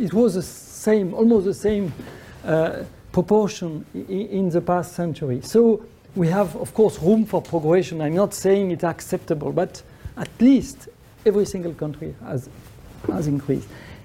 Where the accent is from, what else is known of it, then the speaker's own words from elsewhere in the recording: Switzerland; English is a second language; Doctor, an epidemiologist by background, and I am from Switzerland. I am the director of the Institute of Global Health at the University of Geneva.